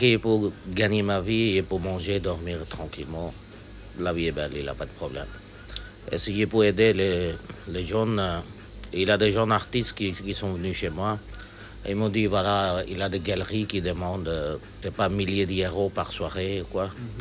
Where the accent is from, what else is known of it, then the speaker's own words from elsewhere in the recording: Belgium; French is a second language; also born or lived in Pakistan; comme la lune. Je suis né en Pakistan, mais je suis grandi ici en Belgique. Ça fait 35 ans que je vis ici en Belgique.